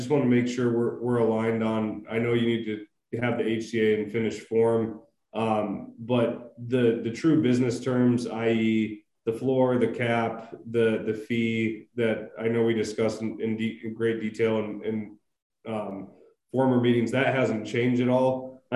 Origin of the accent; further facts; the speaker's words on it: Lathrop Village, Michigan, United States; I grew up in Lathrop Village, so very familiar.